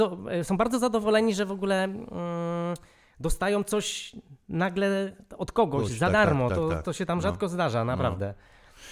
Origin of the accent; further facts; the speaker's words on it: Sosnowiec, Silesian Voivodeship, Poland; Jak pytają się, skąd jestem i mówię, że jestem z Polski